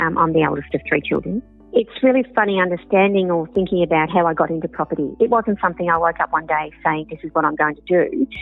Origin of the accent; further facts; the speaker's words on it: Melbourne, Victoria, Australia; I'm a Melbourne girl, born and bred in Melbourne. I grew up in Broadmeadows.